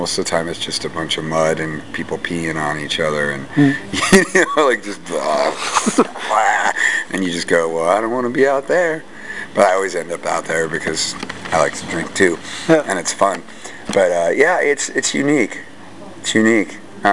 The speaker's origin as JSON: {"language": "English", "region": "California", "country": "United States", "said": "It's weird for me because I'm from the Bay Area."}